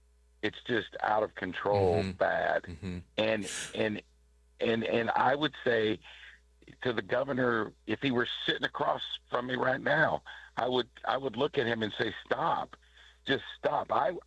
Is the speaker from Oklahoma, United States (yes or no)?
yes; Okmulgee, Oklahoma, United States; And so I grew up in Old Mogie, and I live just outside of Old Mogie right now.